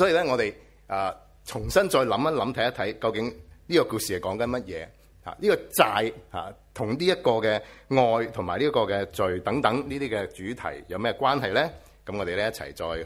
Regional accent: China; 我哋中国人会唔会讲年初几快乐咁样噶？

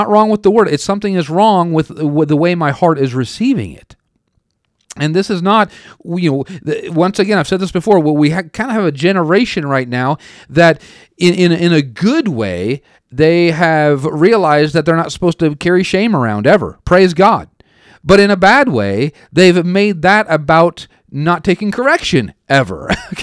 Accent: Oregon, United States; obviously I grew up in Oregon.

